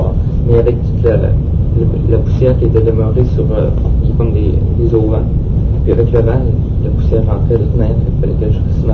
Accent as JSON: {"language": "French", "town": "Rimouski", "region": "Quebec", "country": "Canada", "said": "Je viens de Rimouski."}